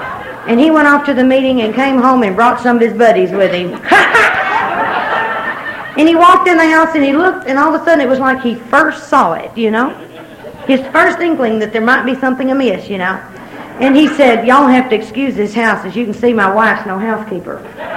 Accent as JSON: {"language": "English", "town": "Little Rock", "region": "Arkansas", "country": "United States", "tie": "born or raised there", "said": "I was raised in Little Rock during the 50s, during the integration crisis"}